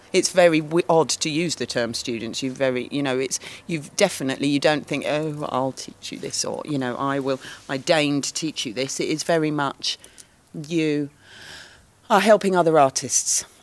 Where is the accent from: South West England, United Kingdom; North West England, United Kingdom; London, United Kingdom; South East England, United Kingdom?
London, United Kingdom; I get off the train even from London, and I get off and it's home, which is interesting, because I'm very proud of being a Londoner. It feels like home here.